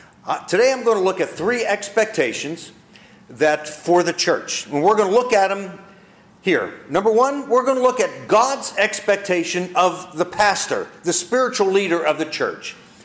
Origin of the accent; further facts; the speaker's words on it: Pittsburgh, Pennsylvania, United States; When I was growing up on Beachdale Street in the suburbs of Pittsburgh, Pennsylvania, in the … my parents had expectations of the five of us … children.